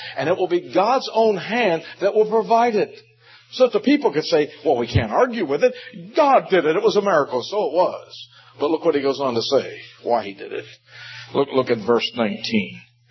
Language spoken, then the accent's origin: English; West Virginia, United States; born there; You know, I was born in West Virginia.